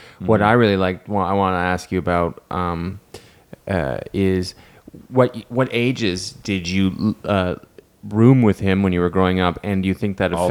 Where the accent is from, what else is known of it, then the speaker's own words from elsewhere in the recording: Canada; I'm from Canada